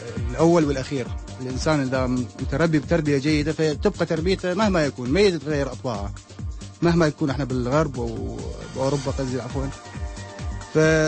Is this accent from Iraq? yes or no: yes; Iraq; على اطباعنا احنا عراقيين ونبقى عراقيين ان شاء الله